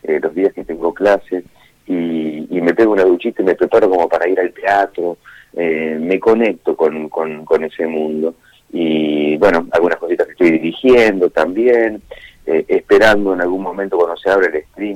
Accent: Argentina; no nos deja tan originales como a veces somos los argentinos.

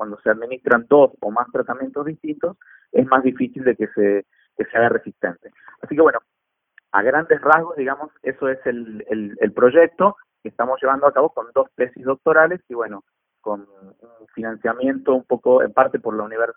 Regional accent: Rafaela, Santa Fe, Argentina; also born or lived in Córdoba; now in San Juan, Argentina; Exactamente, sí, yo soy de Rafaela, de Santa Fe. Bueno, después estudié en Córdoba

